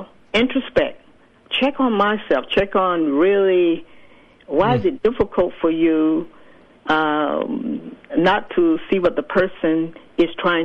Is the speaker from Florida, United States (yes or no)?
yes; Florida, United States; I grew up in Florida, I like to think about things, how they come together.